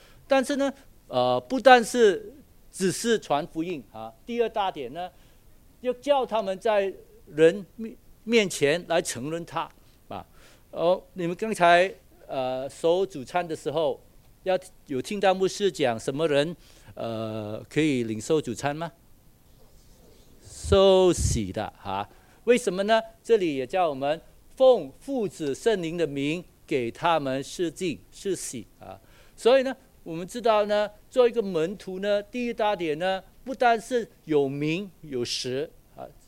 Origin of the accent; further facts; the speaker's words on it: Guangdong, China; 好像我们广东人说啊